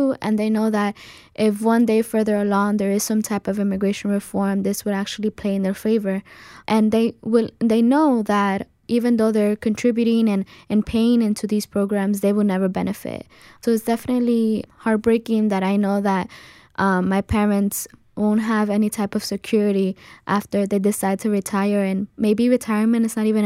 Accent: New York, United States; also born or lived in Mexico; I was born in Mexico, and at the age of two, I migrated with my parents to New York. I'm 25 now, so I've been in the United States for a little bit over two decades. I've grown up here.

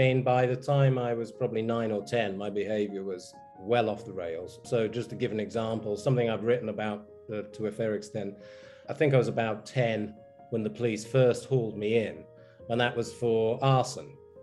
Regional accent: England, United Kingdom; I was brought up in England in a single parent family. We were Catholic to boot.

